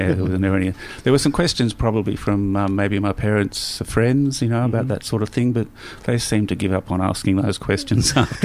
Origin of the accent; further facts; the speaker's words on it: Wangaratta, Victoria, Australia; Well, I grew up in Wangaratta, as I said, country Victoria, back in the 60s and 70s, so it was a pretty rough place to be.